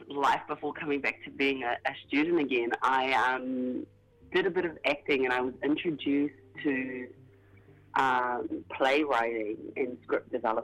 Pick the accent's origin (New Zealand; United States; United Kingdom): New Zealand; Tolaga Bay, Gisborne; It's also in my hometown called Tolaga Bay.